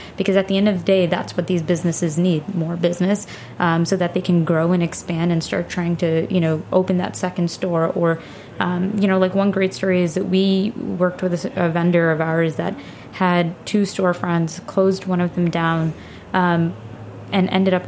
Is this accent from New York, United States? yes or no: yes; Queens, New York, United States; New York is very special, and I grew up in Queens, which is one of the most diverse places in the world.